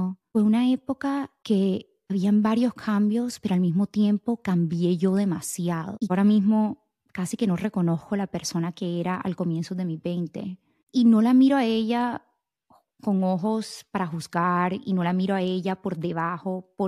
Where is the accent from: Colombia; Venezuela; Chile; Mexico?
Colombia; Barranquilla, Atlántico; Yo he hablado de esto en el podcast varias veces, yo soy de Barranquilla.